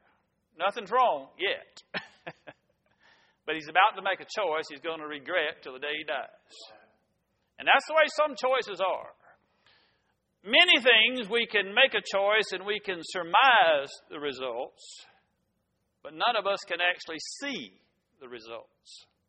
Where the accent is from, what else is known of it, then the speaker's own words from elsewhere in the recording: Florida, United States; Now, I didn't love the beach. I grew up in Florida.